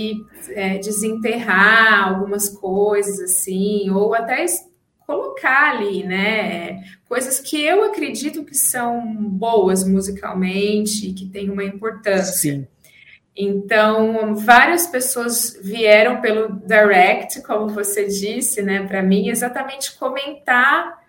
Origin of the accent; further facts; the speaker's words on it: Ribeirão Preto, São Paulo, Brazil; na cidade onde eu moro, sou de Ribeirão Preto.